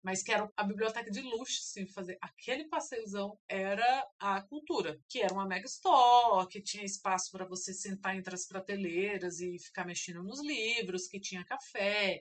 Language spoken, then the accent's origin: Portuguese; Gama, Federal District, Brazil; eu sempre morei em periferia. Eu lembro que o Gama, que é a cidade, né, onde eu nasci e cresci, não tinha.